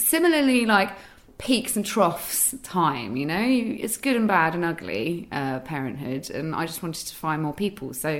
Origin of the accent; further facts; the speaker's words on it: United Kingdom; as a British woman